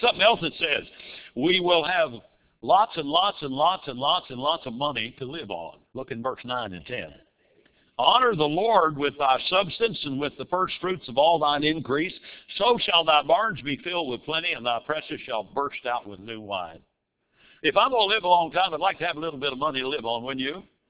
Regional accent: Odd, West Virginia, United States; born there; When I was a little boy, I was born in West Virginia. I was born in a little town called Odd, O-D-D.

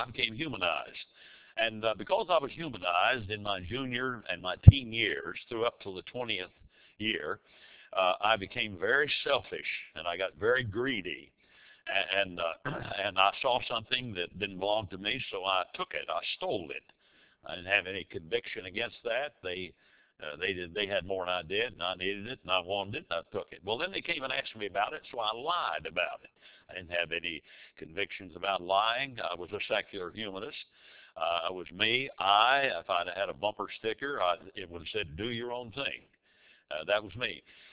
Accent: Odd, West Virginia, United States; born there; I was born in West Virginia. You notice in the little bulletin article, I was born in Odd, O-D-D, and that explains a lot of things.

